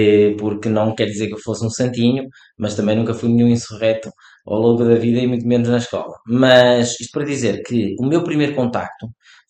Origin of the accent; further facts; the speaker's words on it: Porto, Portugal; Tenho muito gosto em ser da minha cidade. Gosto muito da minha cidade, de viver aqui. Eu nasci no Porto em 1980, há quase 42 anos, e nasci na zona em frente à Lapa, quando batiam 7 horas da manhã.